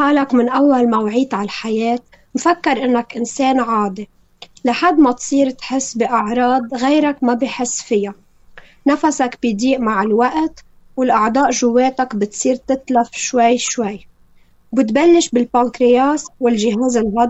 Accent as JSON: {"language": "Arabic", "country": "Lebanon", "tie": "born there", "said": "ولدت بلبنان وعشت هالحالة بتفاصيله. اليوم عمري 24 سنة"}